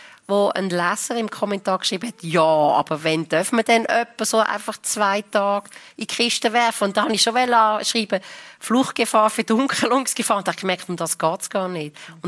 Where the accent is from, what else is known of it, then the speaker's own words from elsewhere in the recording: Lucerne, Switzerland; Ich meine, ich bin von Luzern gekommen. Ich habe in Zürich knapp gewusst